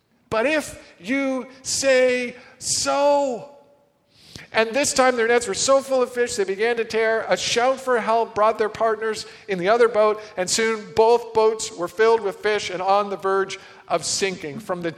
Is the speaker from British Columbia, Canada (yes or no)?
no; Parry Sound, Ontario, Canada; I was born in Parry Sound. We have a family cottage there